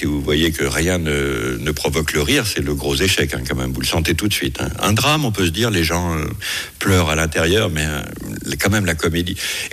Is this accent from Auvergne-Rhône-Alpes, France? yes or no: yes; Lyon, Auvergne-Rhône-Alpes, France; Moi, je suis lyonnais, donc hein